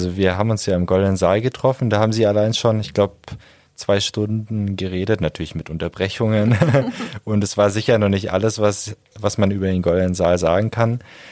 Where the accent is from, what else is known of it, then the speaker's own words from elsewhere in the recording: Lake Constance, Germany; Ich komme auch nicht aus Augsburg, sondern vom Bodensee, wo es auch schön ist.